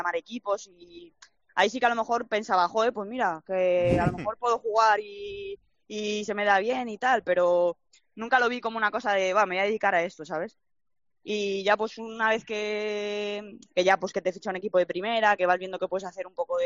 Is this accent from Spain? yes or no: yes; Madrid, Community of Madrid, Spain; moved away; Yo sabía que, desde que, eso que soy de Madrid, pero salía de, cuando me fui de Madrid me fui a ciudades pequeñas